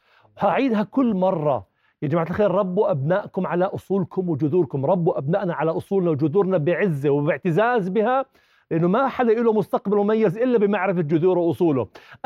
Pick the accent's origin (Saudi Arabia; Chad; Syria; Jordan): Jordan; بنقدر نعمل إشي حلو إلنا إحنا كأردنيين مثلا وكعرب